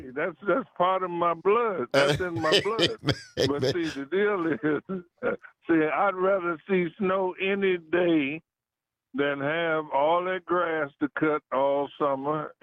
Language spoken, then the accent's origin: English; Detroit, Michigan, United States; I'm from Detroit. I grew up in snow and ice.